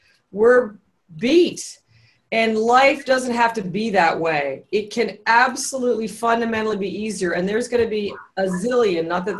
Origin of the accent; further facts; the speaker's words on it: Toronto, Ontario, Canada; Well, us Torontonians, we don't always have every state figured out on the accent side.